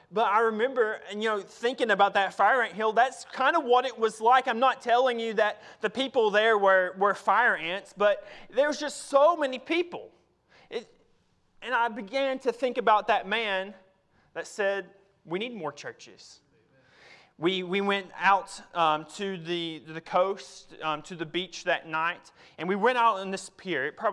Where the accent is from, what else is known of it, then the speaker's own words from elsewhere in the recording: Tennessee, United States; I grew up in Tennessee, and I know that y'all have fire ant hills here, right?